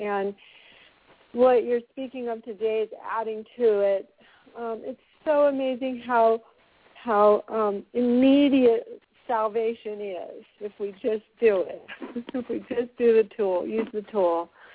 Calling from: Ashland, Oregon, United States; from Ashland, Oregon.

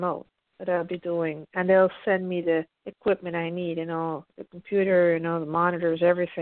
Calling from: Pennsylvania, United States; I'm calling in from the East Coast from Pennsylvania.

